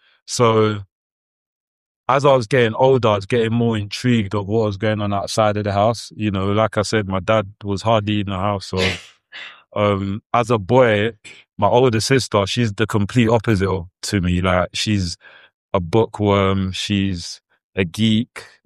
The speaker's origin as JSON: {"language": "English", "town": "Lewisham", "region": "London", "country": "United Kingdom", "tie": "born or raised there", "also_born_or_lived": "Congo", "second_language": "English", "said": "I grew up in Lewisham, Forestall. I was born in Congo, arrived here 5 years old, and we didn't speak any English."}